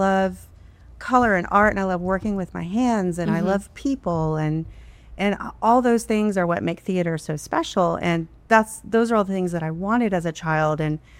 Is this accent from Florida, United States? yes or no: yes; Destin, Florida, United States; You know, I grew up in Destin.